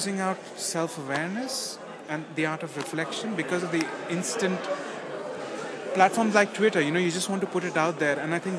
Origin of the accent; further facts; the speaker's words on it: India; I'm from India